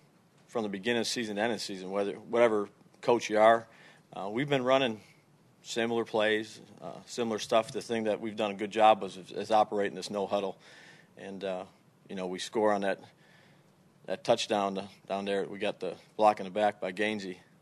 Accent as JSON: {"language": "English", "town": "Buffalo", "region": "New York", "country": "United States", "tie": "born or raised there", "said": "Well, I just think growing up in Buffalo and coaching at New England and coaching at New York and in Cleveland"}